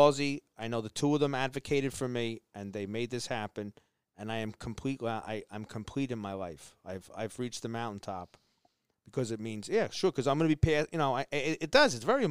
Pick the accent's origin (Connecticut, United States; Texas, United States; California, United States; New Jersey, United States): New Jersey, United States; North Arlington; You know, I grew up in North Arlington. That's my home.